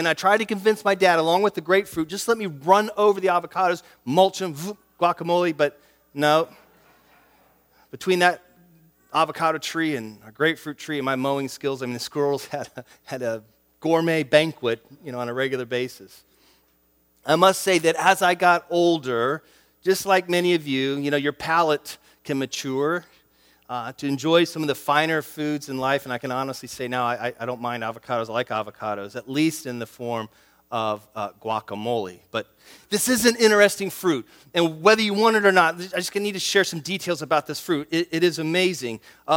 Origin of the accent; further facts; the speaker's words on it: Orlando, Florida, United States; but where I grew up in Florida, Central Florida, in Orlando, we had an avocado tree.